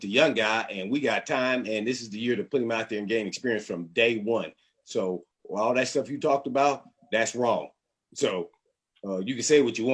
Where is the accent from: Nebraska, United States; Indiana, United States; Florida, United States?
Indiana, United States; Indianapolis; Naturally, I'm from Indy, so I always want to take the Colts down at any cost